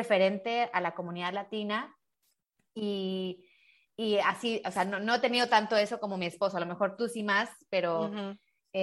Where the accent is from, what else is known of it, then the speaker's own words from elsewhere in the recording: Mexico; born there; yo soy latina y nací en México y tengo un acento y lo que tú quieras, pero aún así mi piel es blanca